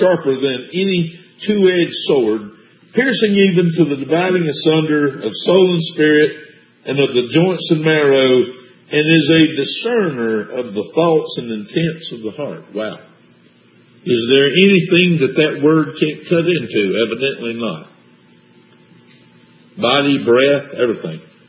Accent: United States; I grew up in America, I speak USA, so I'm not very good at my Spanish.

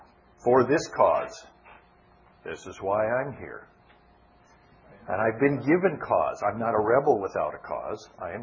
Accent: Phoenix, Arizona, United States; You know, Phil and I, we're out from Phoenix, where it's very hot today.

